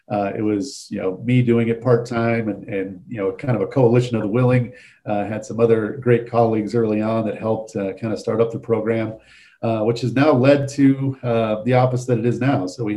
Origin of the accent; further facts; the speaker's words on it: Penrose, Colorado, United States; my great grandfather started at the cement manufacturing facility that we have in really my hometown of Penrose, just outside of Penrose is where that cement manufacturer was and still is today.